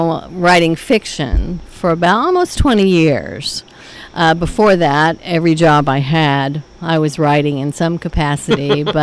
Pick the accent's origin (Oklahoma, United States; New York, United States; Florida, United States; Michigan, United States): Oklahoma, United States; Enid; I was born and raised in Enid.